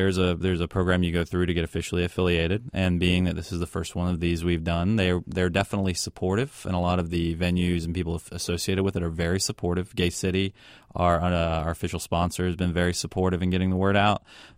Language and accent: English; the South, United States; Growing up in the South, they don't teach us those kinds of things.